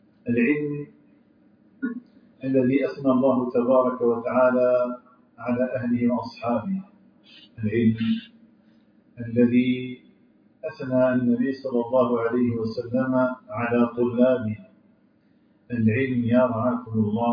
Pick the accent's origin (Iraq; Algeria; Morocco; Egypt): Algeria; بلدنا الجزائر